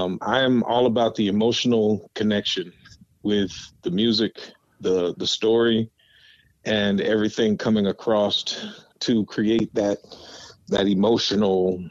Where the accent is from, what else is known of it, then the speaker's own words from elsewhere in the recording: Waterloo, Iowa, United States; Born and raised in Waterloo, Iowa. I live in essentially Iowa City, Iowa now, where the University of Iowa is.